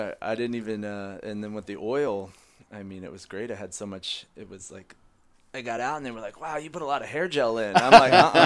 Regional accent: Virginia, United States; I'm born and raised in Virginia, and you know, a lot of Californians think it's the same place

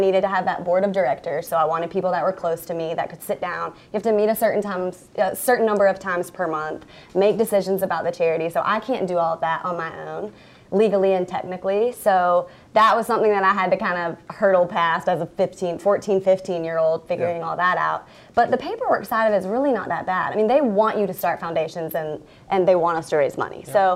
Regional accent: Columbia, South Carolina, United States; because I grew up in Columbia and I'm a Carolina fan.

